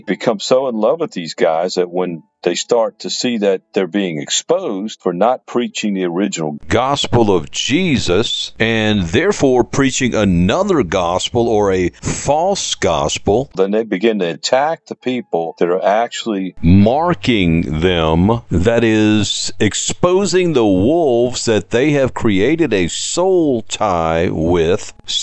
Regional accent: New Orleans, Louisiana, United States; Most of you know I'm from New Orleans.

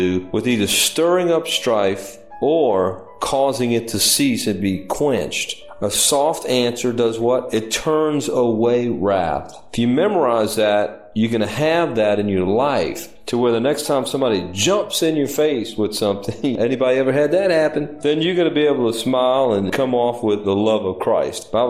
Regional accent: New Orleans, Louisiana, United States; I grew up in New Orleans, man. A lot of ships dock there

